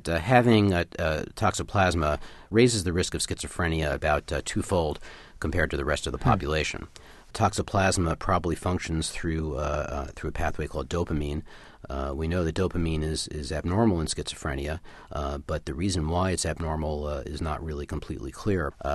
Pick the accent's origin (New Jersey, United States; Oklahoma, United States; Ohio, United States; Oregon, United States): New Jersey, United States; I'm from New Jersey. My wife is, so I hope my fellow New Jerseyans won't mind my poking fun at my own state.